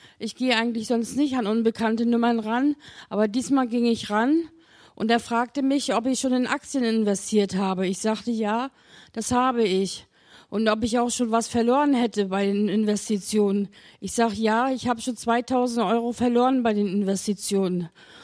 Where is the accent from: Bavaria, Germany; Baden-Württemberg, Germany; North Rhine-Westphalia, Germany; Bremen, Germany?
Bavaria, Germany; Günzburg; ich bin aus Günzburg